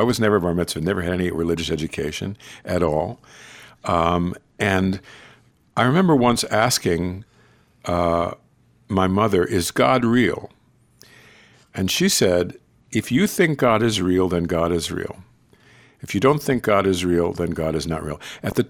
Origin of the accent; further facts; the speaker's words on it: New York, United States; I grew up thinking most people must be Jewish because most people that I knew were Jewish.